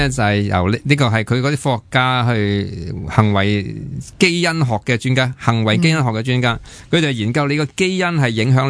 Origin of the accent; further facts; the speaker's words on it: China; 系啊，我哋中国人就觉得红色就系吉祥啊嘛